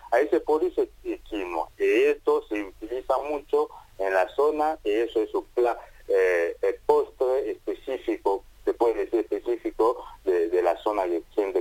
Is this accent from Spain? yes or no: no; Kinshasa, DR Congo; now in Iruya, Argentina; Yo nací en Congo, República de Congo, que está conocido como Congo Belga, sí.